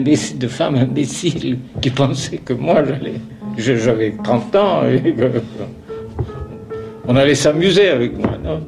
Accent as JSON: {"language": "French", "town": "Corfu", "region": "Ionian Islands", "country": "Greece", "tie": "born there", "second_language": "French", "said": "Je suis né à Corfou."}